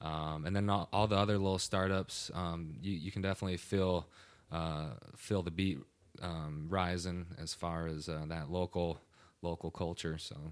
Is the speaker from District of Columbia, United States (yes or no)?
no; Buffalo, Wyoming, United States; Yeah, I was born and raised in Buffalo, Wyoming, in a ranching community.